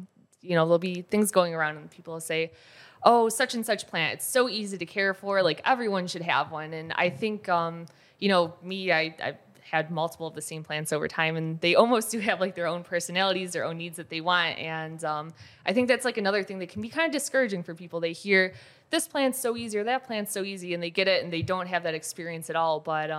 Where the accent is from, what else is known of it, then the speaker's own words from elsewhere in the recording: Buffalo, New York, United States; I'm from Buffalo, New York, it's like typically overcast and it's really cloudy.